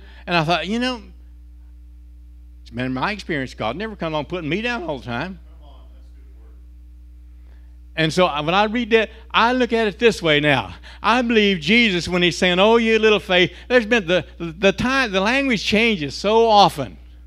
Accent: United States; yes, I'm an American. I'm very proud of being an American.

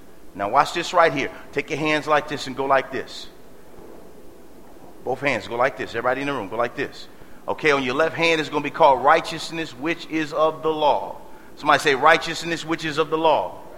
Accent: Detroit, Michigan, United States; Growing up in Detroit, Michigan, I remember that if you got general assistance from, they called it, ADC.

